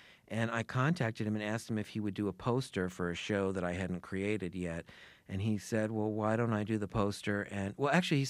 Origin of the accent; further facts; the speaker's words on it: Sarasota, Florida, United States; which was in my hometown, Sarasota, Florida.